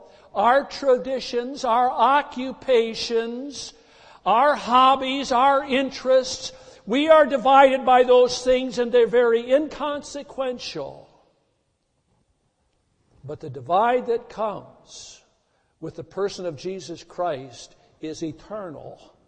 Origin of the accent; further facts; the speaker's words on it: Wisconsin, United States; I'm sorry, I'm from Wisconsin too, but it's part of the heritage back there in the Midwest.